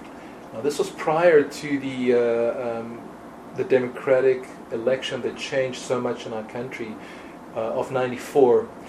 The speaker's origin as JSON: {"language": "English", "country": "South Africa", "tie": "born or raised there", "said": "I was born in South Africa in 1971, so I was born like in the middle of the apartheid era"}